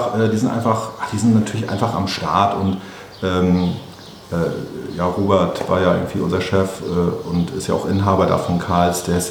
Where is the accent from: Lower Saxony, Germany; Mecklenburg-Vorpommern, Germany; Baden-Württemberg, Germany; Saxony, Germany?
Mecklenburg-Vorpommern, Germany; Rostock; Also ich bin ja auch ganz behutsam hier groß geworden in Rostock. Ich bin in Rostock geboren, 88 und komme aus einem ganz normalen und liebevollen Elternhaus.